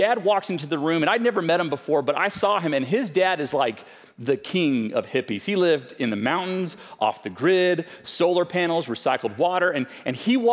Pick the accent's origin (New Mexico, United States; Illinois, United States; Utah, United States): New Mexico, United States; Santa Fe; You see, in the high school years for me, I grew up in Santa Fe. Don't hold that against me.